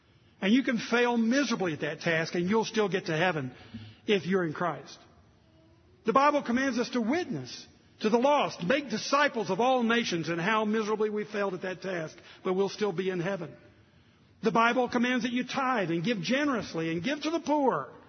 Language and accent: English; Southern United States, United States; That's what I would have said. I'm a Southerner. Can't help it.